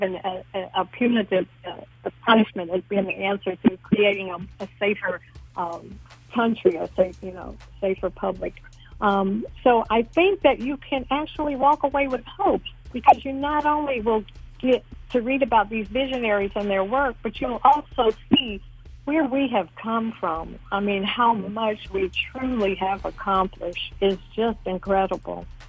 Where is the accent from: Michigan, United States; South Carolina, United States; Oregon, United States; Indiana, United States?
South Carolina, United States; Beaufort; You know, when I grew up partially in Buford, South Carolina, and I know we had to know.